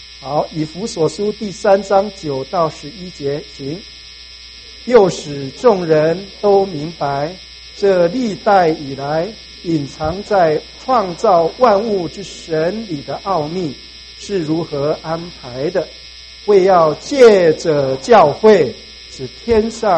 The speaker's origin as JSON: {"language": "Chinese", "country": "Taiwan", "said": "我从台湾来，你们从中国来"}